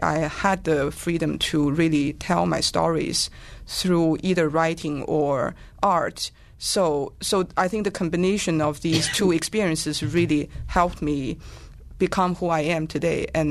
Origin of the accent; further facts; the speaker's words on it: China; When I was growing up in China, it was a very different world.